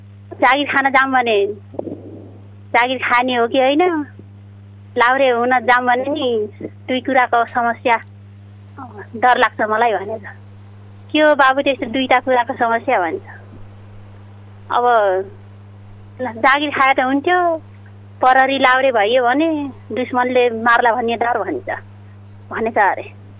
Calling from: Garhi, Karnali Province, Nepal; चौडा नम्बर गढीबाट।

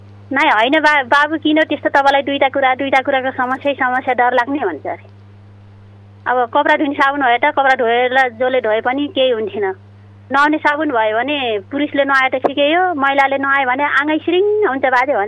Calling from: Garhi, Karnali Province, Nepal; चौडा नम्बर गढीबाट।

